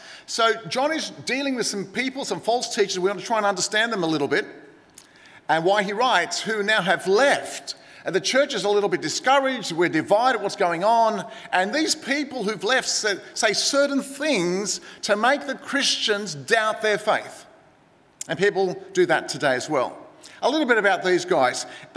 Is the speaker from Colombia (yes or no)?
no; Sydney, New South Wales, Australia; where I grew up in Marrickville, knock on the door and want to talk to me about God.